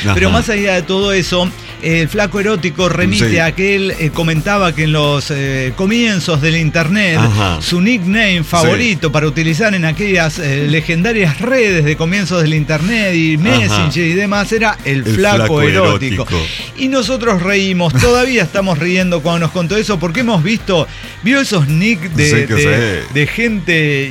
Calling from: Ushuaia, Tierra del Fuego, Argentina; Soy el chamo de Ushuaia.

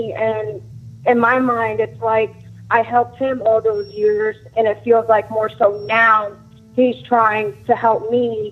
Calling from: Brandon, Florida, United States; calling from Brandon, Florida.

